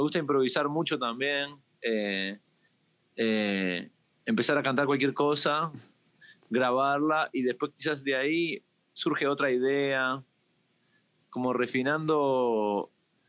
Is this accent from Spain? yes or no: no; Uruguay; uruguayo, yo soy uruguayo